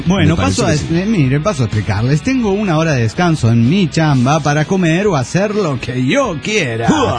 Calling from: San Diego, California, United States; de San Diego, California, USA.

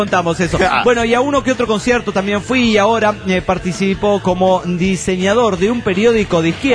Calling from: San Luis, Argentina; de San Luis, Argentina.

